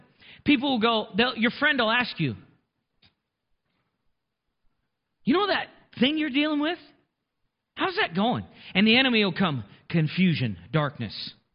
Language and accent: English; Montana, United States; I'm from Montana, not Texas.